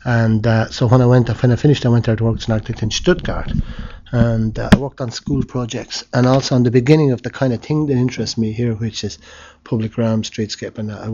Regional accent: Portlaoise, Leinster, Ireland; I grew up in Port Leash, which was a kind of a garrison town. It's a tough old place, but it had a very strong structure, a big square at one end, a small square at the other.

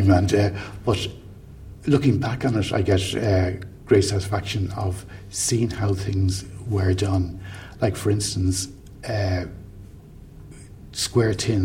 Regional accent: Clontarf, Leinster, Ireland; Well, I was born in Clontarf and grew up in Clontarf.

